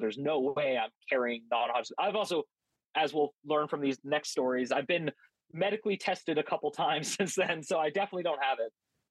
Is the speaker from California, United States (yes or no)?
yes; California, United States; moved away as an adult; But within about a month, I realized I'm a weirdo from California. I don't fit in. I have no friends. I had the best group of friends ever in California.